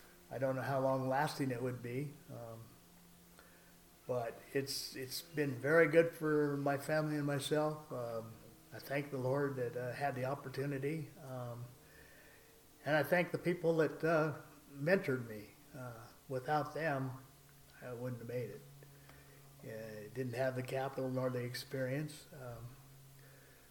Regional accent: Pacific Northwest, United States; I grew up in the Northwest. Everybody logged or fished. Today, hardly anybody logs there now.

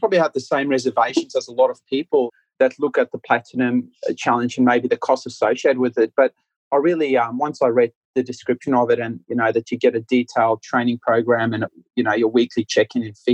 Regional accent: South Africa; moved away as an adult; That chunky surname comes from my background. I moved here when I was 20 from South Africa.

